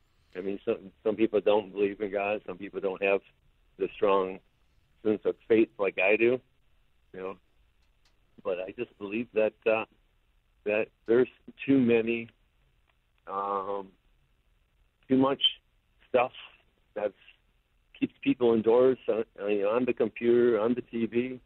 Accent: Michigan, United States; Well, I'm a water person. I was born and raised in Michigan

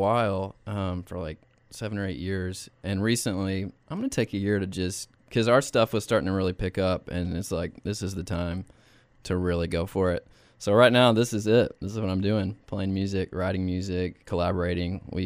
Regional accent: Lufkin, Texas, United States; Yeah, I'm from East Texas, so Lufkin, down east.

